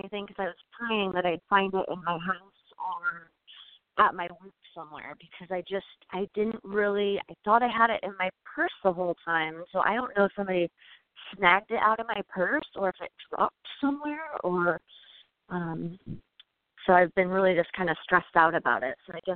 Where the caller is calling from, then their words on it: Olympia, Washington, United States; I'm from Olympia